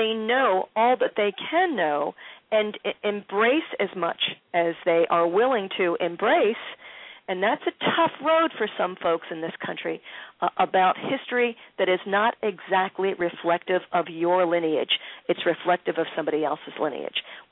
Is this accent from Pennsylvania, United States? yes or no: yes; Philadelphia, Pennsylvania, United States; growing up in Philadelphia